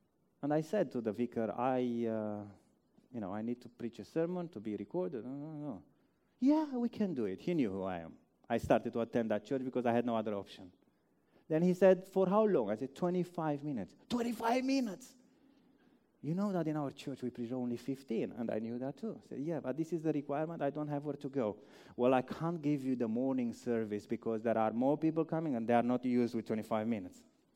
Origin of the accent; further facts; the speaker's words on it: Romania; English is a second language; moved away as an adult; Now, I came from Romania where I used to preach over an hour.